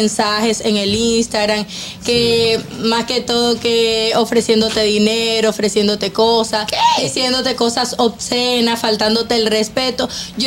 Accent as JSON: {"language": "Spanish", "town": "Valledupar", "region": "Cesar", "country": "Colombia", "tie": "born or raised there", "said": "Sí, mira, yo soy de Valledupar. Imagínate que yo era vecina"}